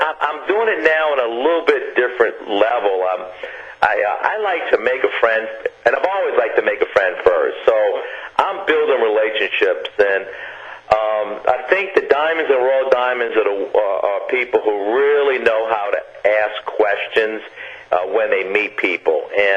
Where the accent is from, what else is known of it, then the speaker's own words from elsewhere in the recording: Florida, United States; I'm from the St. Pete, Tampa Bay area